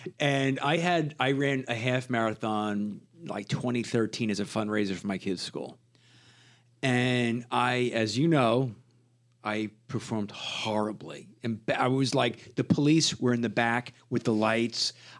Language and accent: English; New York, United States; hey, listen, we're from New York. This is what we do.